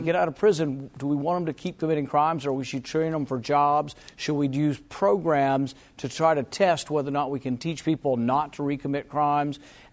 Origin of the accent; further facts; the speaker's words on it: Kentucky, United States; If Senator Mitch McConnell from my home state will allow a vote